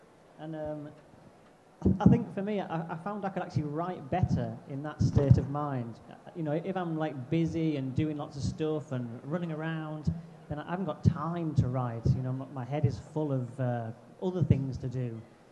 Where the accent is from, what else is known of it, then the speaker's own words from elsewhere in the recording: North East England, United Kingdom; And I was brought up in Teesside, which, I mean, you might know Teesside on the northeast coast of England. Kind of known for its industry.